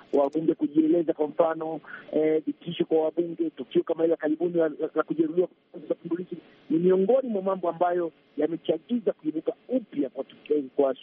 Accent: Tanzania; Kwangu mimi kama mwanahabari na kama raia na kama Mtanzania

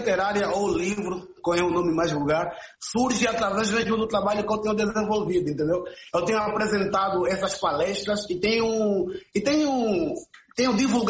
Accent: Angola; eu sou angolano, estou a desenvolver um trabalho e tudo mais.

